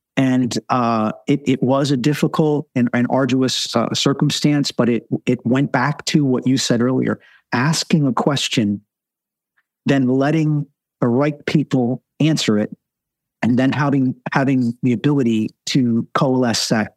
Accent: New Jersey, United States; And I grew up in New Jersey. I talk a lot, and I totally get that.

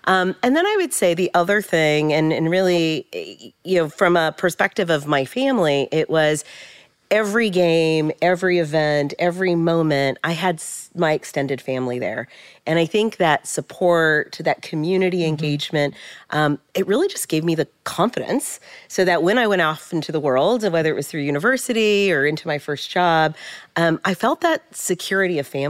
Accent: San Jose, California, United States; So I grew up in San Jose, California. My parents also from the Bay Area.

